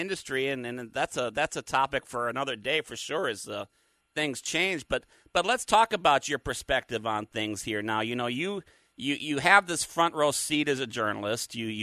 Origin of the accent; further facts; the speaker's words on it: Minnesota, United States; Well, when I was growing up in Minnesota and watched the launch and mission coverage of Apollo on television